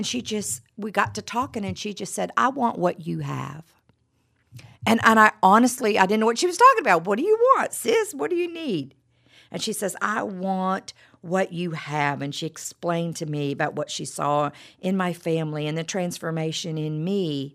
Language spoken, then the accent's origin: English; West Virginia, United States; moved away as an adult; we grew up in West Virginia, not a very religious part of the country. We didn't go to church.